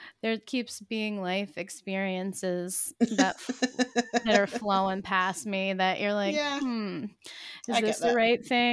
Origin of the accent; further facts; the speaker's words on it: Pennsylvania, United States; I grew up in Pennsylvania and I grew up in the country, so it was a little bit different. But I lived in a small town, rural Pennsylvania, as an adult too.